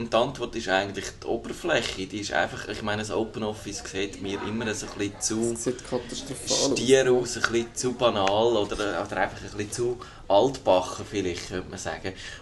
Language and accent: German; Switzerland; man hat schön die Sprache von dem Linux, wo man als Schweizer so braucht